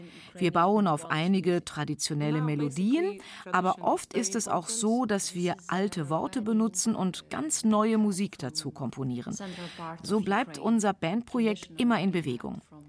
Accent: Ukraine; German is a second language; Als Ukrainerin konnte ich überhaupt kein Polnisch, aber es war sehr einfach für mich, diese Sprache zu lernen.

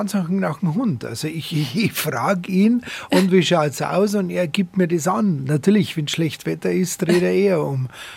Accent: Munich, Bavaria, Germany; Ich bin ja Münchner Kind, in der Siedlung aufgewachsen.

